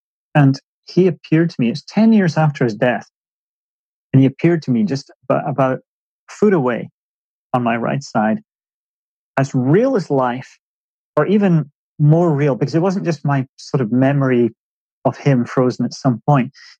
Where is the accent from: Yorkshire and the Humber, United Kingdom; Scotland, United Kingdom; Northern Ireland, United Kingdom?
Scotland, United Kingdom; Aberdeen; moved away as an adult; also born or lived in Edinburgh / London; now in United States; Well, I grew up in Aberdeen, which is beautiful. On the northeast coast of Scotland. I moved away from there when I went to college in Edinburgh, went to art school, and finally to the States via London. Actually, I spent 15 years in London